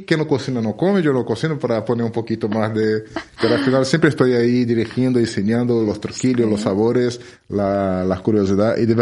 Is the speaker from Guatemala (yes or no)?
no; Rio de Janeiro, Brazil; now in Murcia, Spain; yo vengo de Río, donde he tenido tres restaurantes